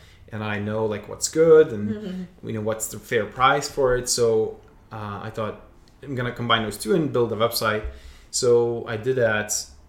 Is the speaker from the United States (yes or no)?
no; Lithuania; moved away as an adult; now in Glasgow, United Kingdom; So basically, I'm originally from Lithuania, and I came here for studies in Glasgow in 2008.